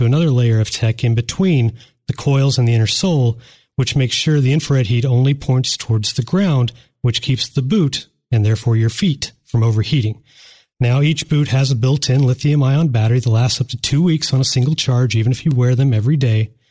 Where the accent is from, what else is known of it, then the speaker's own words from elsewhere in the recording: Midwest, United States; now in Phoenix, United States; When I moved to Phoenix from the Midwest, one of the things I was happy never having to worry about again was falling on the ice.